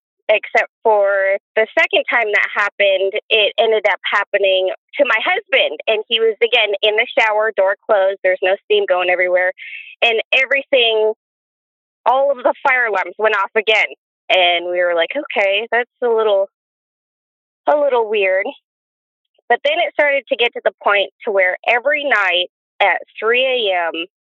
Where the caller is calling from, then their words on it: Oregon, United States; We're in Oregon.